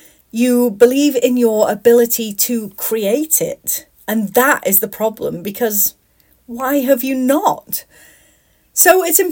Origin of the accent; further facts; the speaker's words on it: United Kingdom; now in United States; as a Brit living in the US